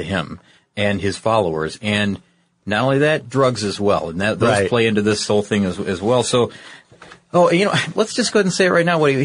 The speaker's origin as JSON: {"language": "English", "region": "Midwest", "country": "United States", "said": "I said Oregon. I meant to say Oregon. I'm from the Midwest, so I say it sometimes both ways."}